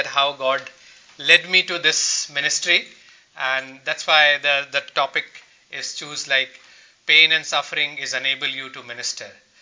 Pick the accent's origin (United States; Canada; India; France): India; English is a second language; I'm from India.